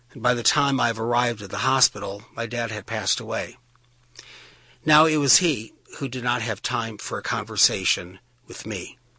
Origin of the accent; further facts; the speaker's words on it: Cleveland, Ohio, United States; Yeah, I'm from Cleveland, so just